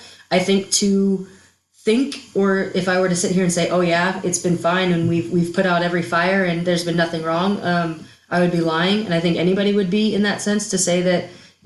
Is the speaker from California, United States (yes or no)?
yes; California, United States; now in Heidelberg, Germany; I'm from California, which, of course, everyone's like, what the heck are you doing here? But, you know, let's be real. Like, I was born and raised, went to college in California, had the California life.